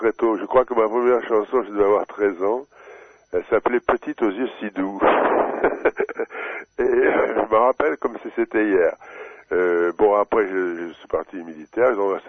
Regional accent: Cahors, Occitanie, France; vous savez que moi j'ai passé beaucoup de mon enfance à Cahors. J'ai toujours une maison à Cahors.

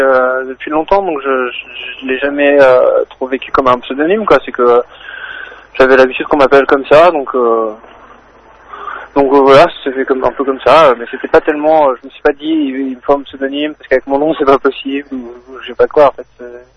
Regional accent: Grand Est, France; là d'où je viens, en Lorraine, on met souvent le ou la devant les prénoms des gens, donc on dit le Eddy, la Sophie, etc. Enfin, pas moi, hein, mais ça se pratique un peu, et du coup, c'était pour revendiquer un peu mon identité lorraine

